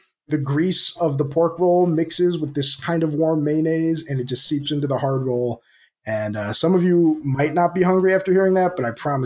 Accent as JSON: {"language": "English", "region": "New Jersey", "country": "United States", "tie": "born or raised there", "said": "I grew up in New Jersey. You can hold that against me if you'd like."}